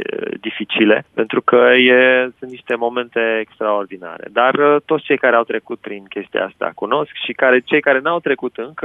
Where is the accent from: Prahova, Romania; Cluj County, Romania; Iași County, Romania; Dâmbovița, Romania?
Iași County, Romania; Iași; În plus, sunt original din Iași